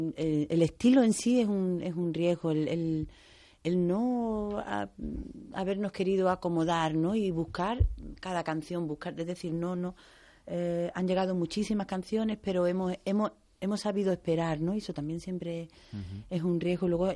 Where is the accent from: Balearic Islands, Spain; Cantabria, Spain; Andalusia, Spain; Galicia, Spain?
Andalusia, Spain; Málaga; en mi tierra, en Málaga.